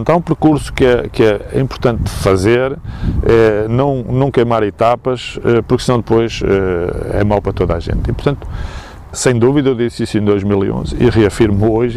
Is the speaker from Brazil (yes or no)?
no; Portugal; como nós, portugueses, e que gostam de facto do futebol, do nosso futebol